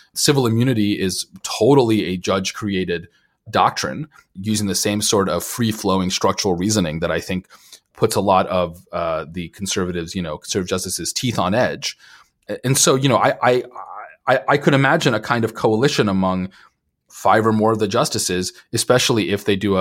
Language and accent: English; Minnesota, United States; my home state of Minnesota